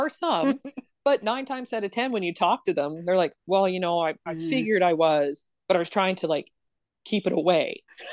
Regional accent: Canada; I'm glad that I'm Canadian and that we've been so progressive for so long

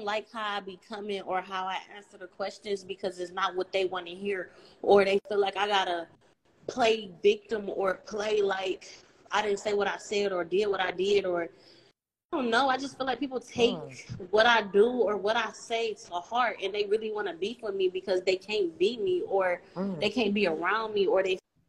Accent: Detroit, Michigan, United States; I am from Detroit, Michigan, West Side, 7 Mile.

